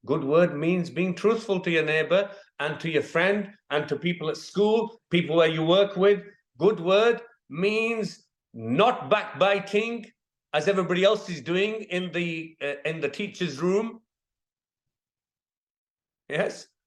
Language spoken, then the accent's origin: English; Pakistan; I'm from Pakistan.